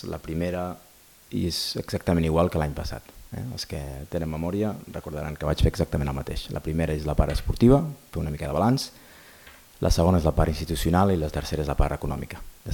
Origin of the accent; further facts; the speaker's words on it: Sabadell, Catalonia, Spain; jo, com que soc de Sabadell, m'ho puc permetre